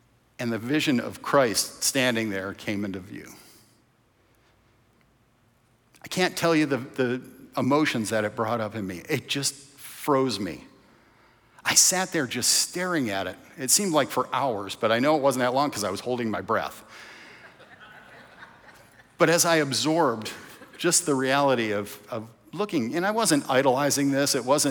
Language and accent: English; Michigan, United States; We call each other water babies because she was raised in St. Pete and I was raised in Michigan.